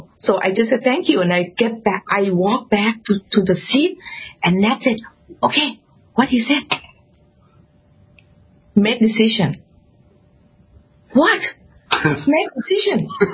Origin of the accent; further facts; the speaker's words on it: Thailand; English is a second language; now in United States; I'm an immigrant from Thailand to America. Don't speak English, don't know anyone